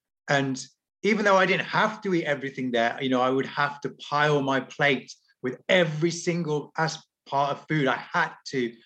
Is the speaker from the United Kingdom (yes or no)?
yes; England, United Kingdom; Firstly, I was the only kid of Indian origin. You know, I grew up in the English countryside, so I was the only kid in my school who wasn't white.